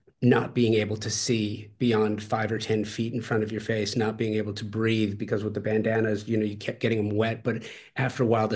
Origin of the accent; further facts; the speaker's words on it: Los Angeles, California, United States; I mean, I'm a native Angeleno. I grew up in LA. I grew up in the San Fernando Valley. I was a teenager in the 80s.